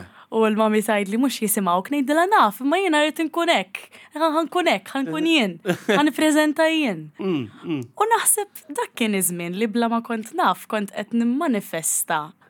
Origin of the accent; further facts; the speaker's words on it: Dingli, Western Region, Malta; Minn Ħaddingli.